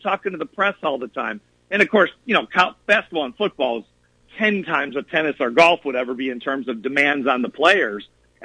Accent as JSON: {"language": "English", "town": "Chicago", "region": "Illinois", "country": "United States", "tie": "born or raised there", "also_born_or_lived": "Wisconsin", "said": "I grew up playing tennis, in Wisconsin. I played all over Wisconsin. I grew up in Chicago."}